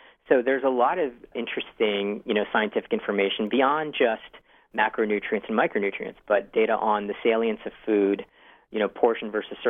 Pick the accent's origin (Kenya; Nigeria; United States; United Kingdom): Kenya; I'm from Kenya. I was born in what Donald Trump would call an S-hole country, but I was born there, and my wife was born in Tanzania. And, from there you can really connect, and then we're, of course, ethnically Indian.